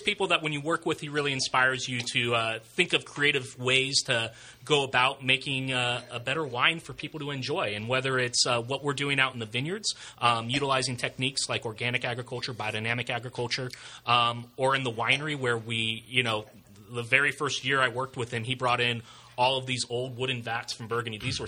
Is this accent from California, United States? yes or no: yes; California, United States; Well, you know, I'm born and raised in Sonoma County. My family's been farming one thing or another here for over 150 years.